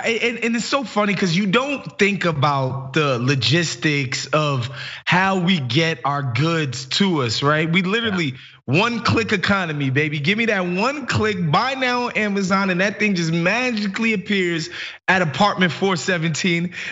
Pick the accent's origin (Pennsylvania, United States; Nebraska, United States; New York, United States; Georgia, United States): New York, United States; Oftentimes, especially as a New Yorker, you know, people get you to think about like the Brooklyn bridges